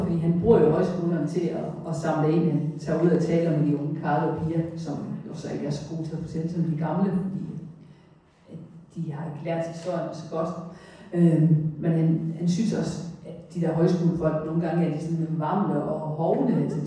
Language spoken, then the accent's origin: Danish; Haderslev, Region of Southern Denmark, Denmark; Jamen, det har været som barn hjemme i Lunding med Haderslev